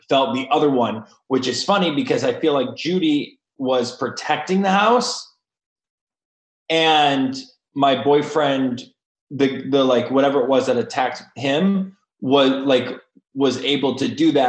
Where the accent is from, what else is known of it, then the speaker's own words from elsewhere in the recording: Ohio, United States; It's weird. I'm from Ohio and Ohio State's my favorite team, and this is amazing.